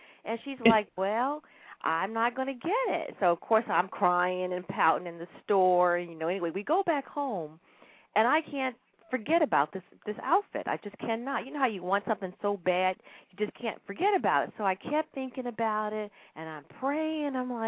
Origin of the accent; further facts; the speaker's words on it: Chicago, Illinois, United States; now in San Francisco Bay Area, United States; I'm originally from Chicago.